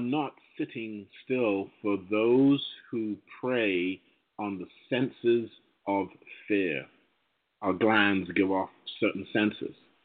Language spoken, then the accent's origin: English; England, United Kingdom; now in United States; So as an English guy, born and raised, coming to America, finding out all the different cultures that are out here, more so, and having lived with them, I embrace that change.